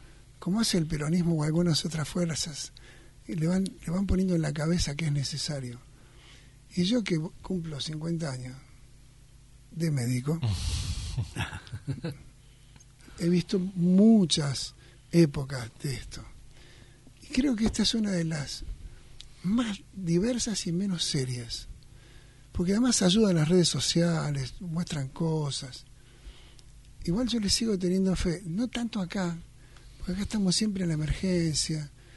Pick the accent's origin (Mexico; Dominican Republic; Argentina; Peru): Argentina; yo no me fui del país porque Argentina me gustaba más para estudiar mi especialidad que otros países.